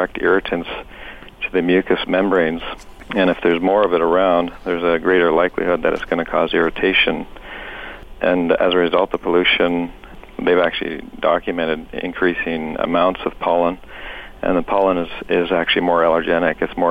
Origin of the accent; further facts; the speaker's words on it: London, Ontario, Canada; it kind of ties into my own story as a young man growing up in London, Ontario.